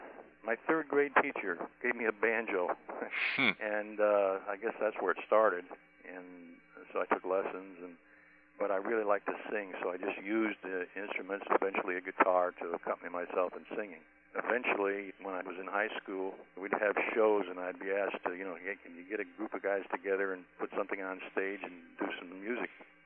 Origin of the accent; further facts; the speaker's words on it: Binghamton, New York, United States; Grew up in upstate New York in the Tri-Cities area, Binghamton, New York, Johnson City.